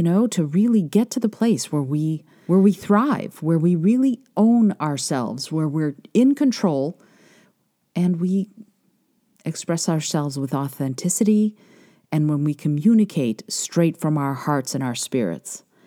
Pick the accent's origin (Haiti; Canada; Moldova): Moldova; now in United States; We are both immigrants from the former Soviet Union. He's from Belarus. I'm from Moldova. We both came over in the 1970s.